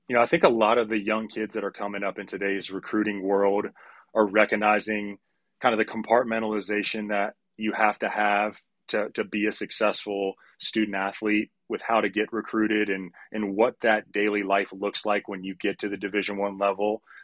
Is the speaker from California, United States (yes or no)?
no; Durham, North Carolina, United States; I can remember growing up in Durham, North Carolina, and going to Duke games